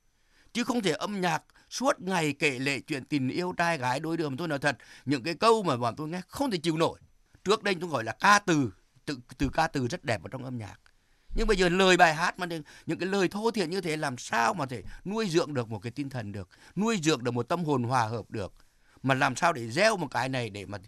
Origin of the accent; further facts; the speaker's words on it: Vĩnh Linh, Quảng Trị, Vietnam; Vĩnh Linh là quê tôi.